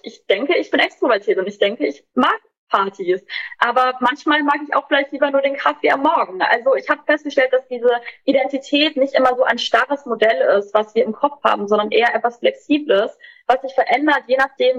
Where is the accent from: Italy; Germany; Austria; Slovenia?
Germany; So, ich komme aus Deutschland, er kommt aus Australien.